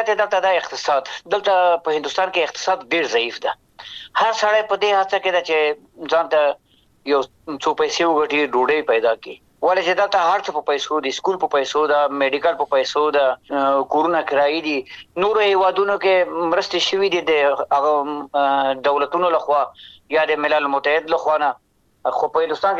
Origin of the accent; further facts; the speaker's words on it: Afghanistan; born there; وطن په اجتماعي لحاظ مور ده، وطن کې مو ژوند هلته پیدا شوي یو